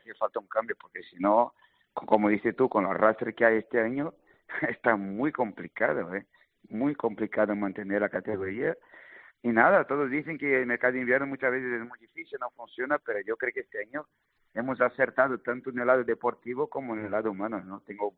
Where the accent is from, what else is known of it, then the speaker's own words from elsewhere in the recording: Rio Grande do Sul, Brazil; en Brasil yo vivo a 150 kilómetros de Argentina, ¿sabes? Yo soy ahí de la Pampa